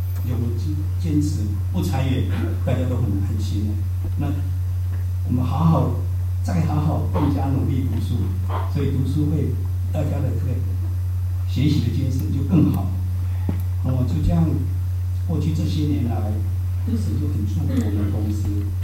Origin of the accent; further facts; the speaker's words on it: Taiwan; moved away as an adult; now in United States; 我第一个30年在台湾出生长大，从来没有听过福音，没有基督教会，我们是传统拜偶像的大家庭，世代同堂，80几个人挤吃住。